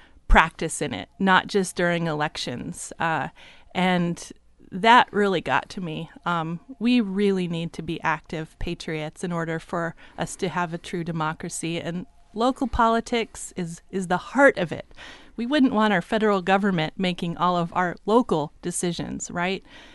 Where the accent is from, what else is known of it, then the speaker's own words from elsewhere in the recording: Astoria, Oregon, United States; I was born and raised in Astoria. Actually spent time here as a child at Coast Community Radio, and went away to college, University of Oregon